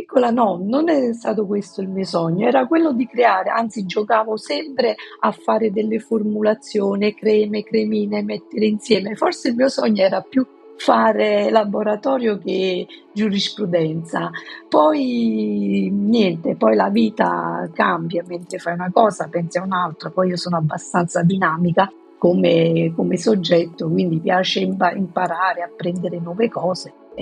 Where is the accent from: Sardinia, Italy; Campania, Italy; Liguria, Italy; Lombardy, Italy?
Campania, Italy; Salerno; io ho 53 anni, sono nata a Salerno, vissuta a Salerno, tuttora vivo a Salerno, però negli ultimi anni, presa dal mio questo lavoro, mi sono trasferita, diciamo, passo più tempo su Milano che dove sono nata.